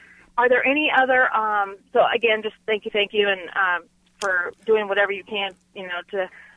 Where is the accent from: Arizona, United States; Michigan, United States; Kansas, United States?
Kansas, United States; Wichita; I'm from Wichita and lived there during, I'm 48, lived there during a period of time when all this was going on with Dr. Tiller